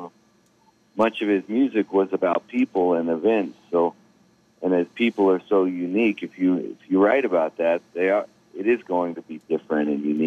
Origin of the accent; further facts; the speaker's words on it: Denver, Colorado, United States; I grew up in Denver